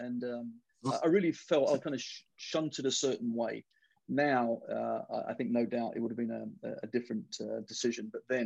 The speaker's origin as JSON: {"language": "English", "country": "Australia", "tie": "born there", "said": "Aussie born playing for England. And then, of course, when I then am talked about in Australian terms, I'm the English player. So I'm kind of stuck in between two."}